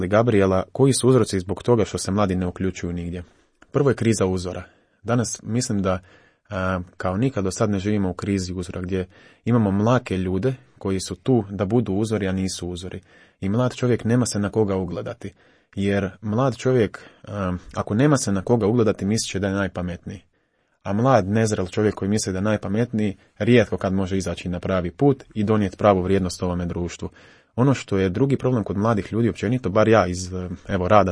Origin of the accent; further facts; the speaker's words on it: Croatia; Ja kao Hrvat